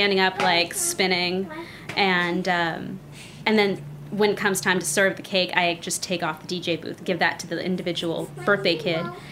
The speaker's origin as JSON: {"language": "English", "town": "Arcadia", "region": "California", "country": "United States", "tie": "born or raised there", "said": "But I grew up in Arcadia, California."}